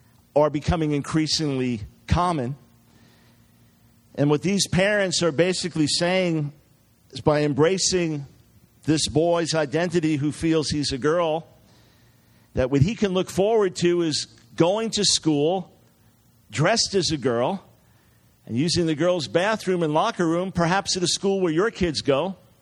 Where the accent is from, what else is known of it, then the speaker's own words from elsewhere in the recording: New York, United States; And of course, the state of New York, my home state, has now passed this as law.